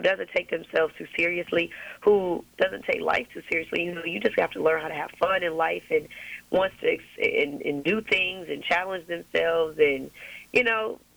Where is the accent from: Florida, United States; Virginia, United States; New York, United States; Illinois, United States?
Illinois, United States; Chicago; because I come from Chicago where we play cards